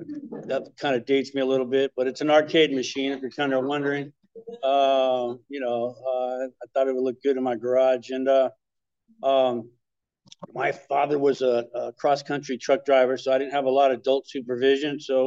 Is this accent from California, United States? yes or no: yes; Torrance, California, United States; I grew up in Torrance, South Bay area.